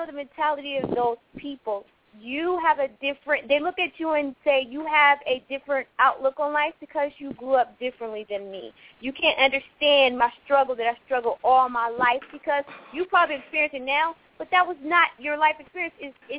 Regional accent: Youngstown, Ohio, United States; now in Columbus, United States; but I grew up in Youngstown, Ohio. I just moved here.

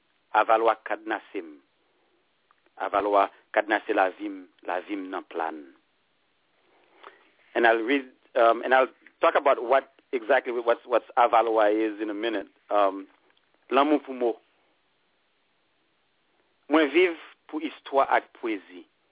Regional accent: Jamaica; regardless, I am a Jamaican. And the identity is solid.

